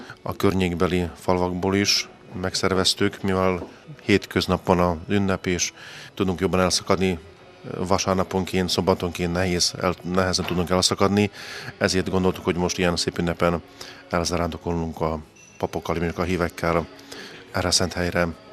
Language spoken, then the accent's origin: Hungarian; Palócföld, Hungary; Tehát mi igazi palóc emberek vagyunk, és mi ezt nem szégyellük, mi büszkén mondjuk, hogy mi eredeti magyarok vagyunk, palócok.